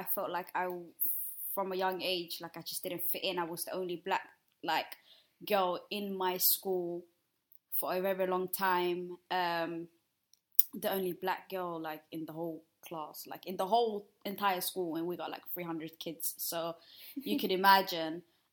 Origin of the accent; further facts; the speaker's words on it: Helsingborg, Skåne, Sweden; First of all, we grew up in Helsingborg.